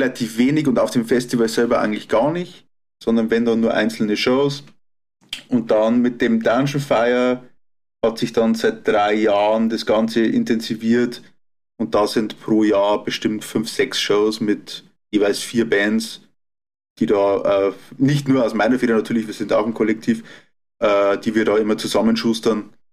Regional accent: Regensburg, Bavaria, Germany; Ich bin aus Regensburg

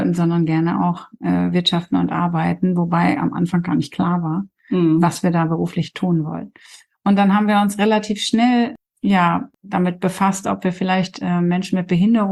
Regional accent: Coesfeld, North Rhine-Westphalia, Germany; born there; Ich bin gebürtige Coesfelderin und mein Mann kommt aus Rheine. Also wir sind beide quasi Münsterlandkinder.

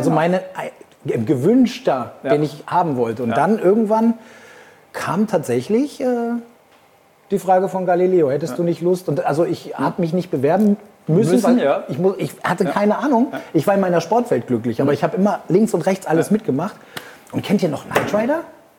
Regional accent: Argentina; now in Germany; und ich bin ja in Argentinien aufgewachsen.

